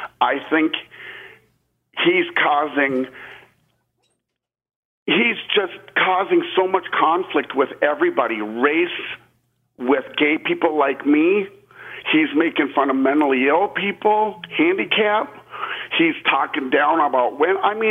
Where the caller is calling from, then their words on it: Austin, Texas, United States; I'm calling from Austin, Texas.